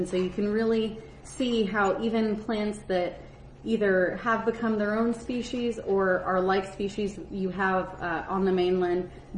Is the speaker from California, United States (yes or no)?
yes; California, United States; I was born and raised in San Diego County, and I came to the island as a kid